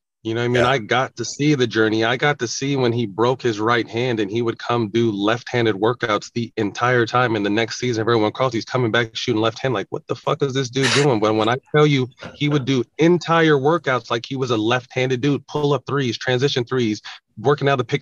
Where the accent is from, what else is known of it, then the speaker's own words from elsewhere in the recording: California, United States; I'm from Cali, NorCal, Showtime, Magic was my life.